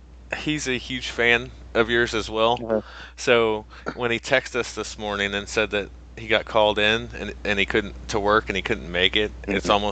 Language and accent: English; Missouri, United States; I could say that too, because I'm from Missouri, so I know exactly what you're talking about.